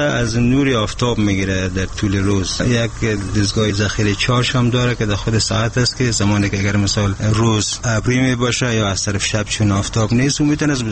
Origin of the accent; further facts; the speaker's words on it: Ghazni, Afghanistan; خود من از شهر غزنی هستم، زادگاهم شهر غزنی است،